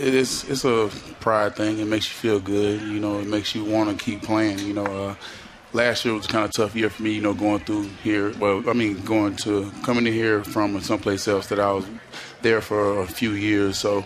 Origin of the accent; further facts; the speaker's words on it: the South, United States; when I came to the Falcons, it was more like I'm from the South.